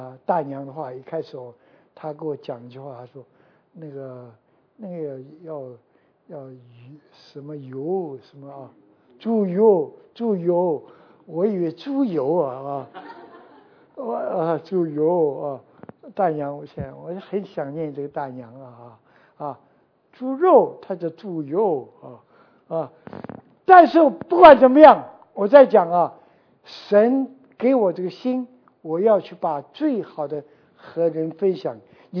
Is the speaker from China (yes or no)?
yes; Chongqing, China; also born or lived in Shanghai / Nanjing; 我从中国出来的，我中国记得小时候在重庆，后来到上海，到南京，在中国这一圈走了。我现在四川话也会讲，上海我给讲了，南京话会讲，讲的不太好就是了啊。然后广东话也是讲了啊